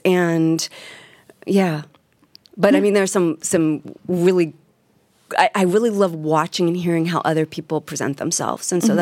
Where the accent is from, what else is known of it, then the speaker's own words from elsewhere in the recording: New York, United States; now in Northwest, United States; When I moved from New York, I wasn't sure what it would be like to be anywhere outside of New York, you know, in this like total egocentric way of New York, being a New Yorker.